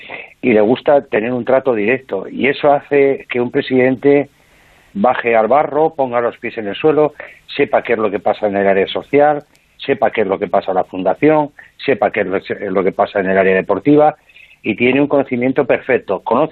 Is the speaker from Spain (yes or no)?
yes; Asturias, Spain; yo necesitaba un cambio hace 4 años y tenía ganas de volver a mi tierra.